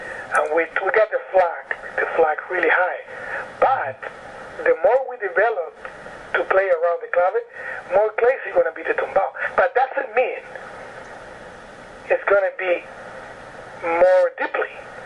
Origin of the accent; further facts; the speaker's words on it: Cuba; also born or lived in United States / Mexico / Paris; I'm from Cuba, I used to live in the States, I used to live in Mexico, I used to live in Paris, I used, you know, now I live in Barcelona. I live in Ecuador.